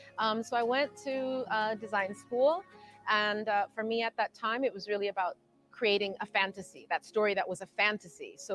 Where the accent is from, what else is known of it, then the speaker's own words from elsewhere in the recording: United States; I grew up here in the United States. My family is from Egypt. My parents came here as immigrants.